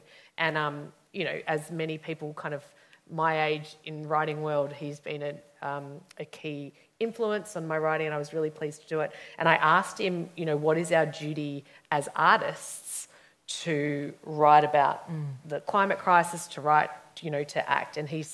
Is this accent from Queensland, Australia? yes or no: no; Victoria, Australia; I grew up protesting in the Kennett years.